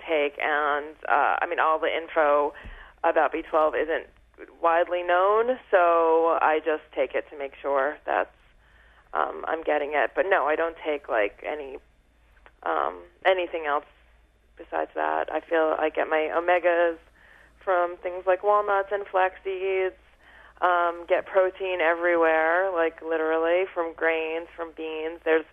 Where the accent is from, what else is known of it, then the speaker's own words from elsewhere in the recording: Brooklyn, New York, United States; And growing up in Brooklyn, I was able to find a lot of like different cuisines